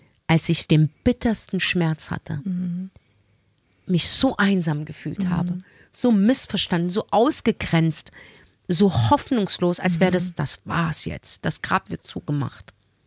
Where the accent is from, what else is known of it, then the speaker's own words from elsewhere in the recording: Morocco; Und ich komme aus Marokko. Es gibt auch Teile in Marokko, wo ich ein Plumpsklo habe.